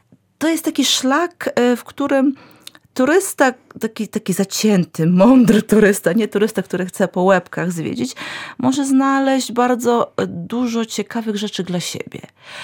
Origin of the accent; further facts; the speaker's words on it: Sambir, Lviv Oblast, Ukraine; pochodzę z małego galicyjskiego miasteczka Sambor. To jest tak zwany trójkąt galicyjski z Drohobyczem i z Borysławem.